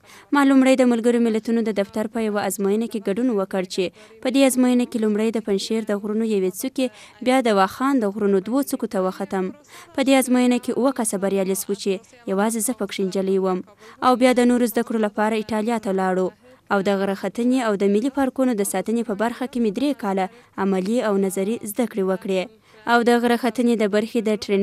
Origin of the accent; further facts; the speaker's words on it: Nuristan, Afghanistan; تصمیم دا دی چې لومړی نورستان ته چې زما اصلي ټاټوبی دی لاړه سم